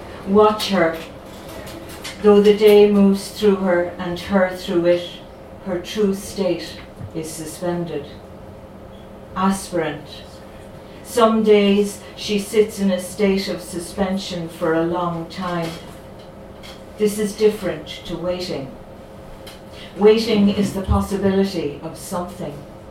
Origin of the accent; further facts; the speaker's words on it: Ireland; also born or lived in England; we came to Ireland when I was like 5 from England